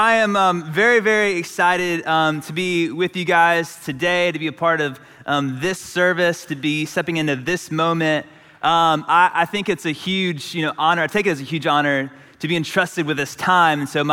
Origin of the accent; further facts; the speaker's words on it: Raleigh, North Carolina, United States; moved away as an adult; now in Wilmington, United States; I grew up in Raleigh, North Carolina, and I moved here to Wilmington to go to UNCW.